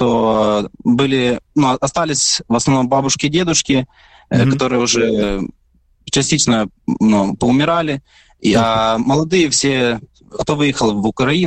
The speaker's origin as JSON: {"language": "Ukrainian", "town": "Lutuhyne", "region": "Luhansk Oblast", "country": "Ukraine", "said": "Буду говорити по-русски, тому що я сам з Луганська, з Луганської області, город Лутугіна."}